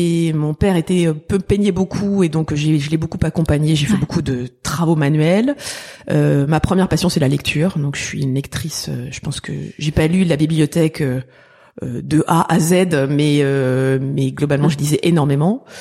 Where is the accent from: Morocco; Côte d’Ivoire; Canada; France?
France; Paris, Île-de-France; Alors, je suis une petite fille du bitume, parisienne jusqu'au bout des ongles, née de parents parisiens et de grands-parents parisiens.